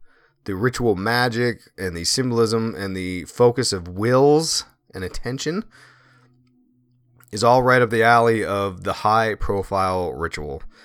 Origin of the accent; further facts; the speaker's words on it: Pennsylvania, United States; Because, as you know, it is my hometown there, Southeast PA there.